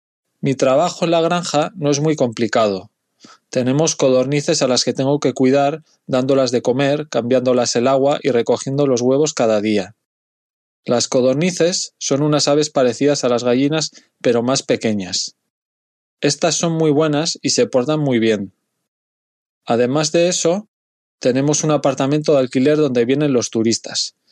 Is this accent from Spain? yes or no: yes; Bilbao, Basque Country, Spain; now in San Johann in Tirol, Austria; tengo 35 años y soy de Bilbao. Mi ciudad está al norte de España, en el País Vasco, cerca ya de Francia. En mi región, además de español, tenemos otro idioma oficial que es el vasco. Es un idioma muy diferente y antiguo. Ahora vivo en San Johann in Tirol